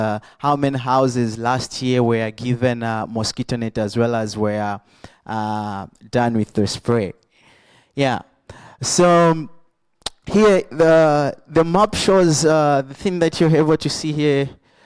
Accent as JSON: {"language": "English", "country": "Zambia", "said": "I'm from Zambia."}